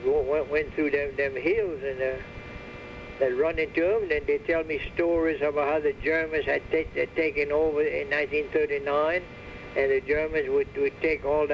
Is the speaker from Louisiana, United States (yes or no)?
yes; Louisiana, United States; I said, yeah, I'm from Louisiana.